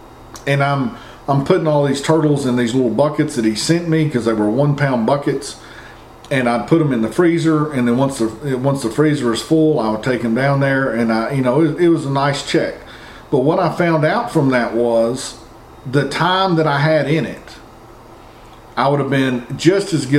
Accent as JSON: {"language": "English", "country": "United States", "said": "I see it as my job as an American to figure out how to get around it."}